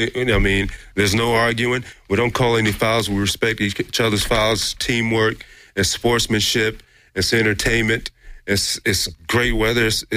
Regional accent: Georgia, United States; also born or lived in Alabama; I'm here visiting from Georgia via Alabama

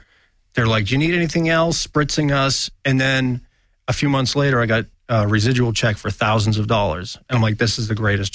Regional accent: New England, United States; Well, look, I grew up in New England, so Bobby Orr was a legend.

